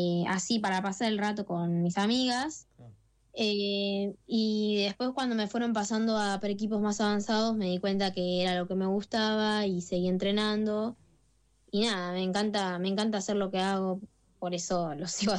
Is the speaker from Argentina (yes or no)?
yes; Pilar, Buenos Aires Province, Argentina; also born or lived in Morón; yo nací en Morón, pero sí, actualmente vivo en Pilar.